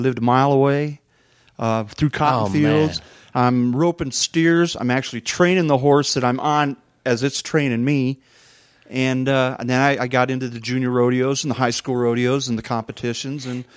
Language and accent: English; Howell, Michigan, United States; I was born in Howell, Michigan.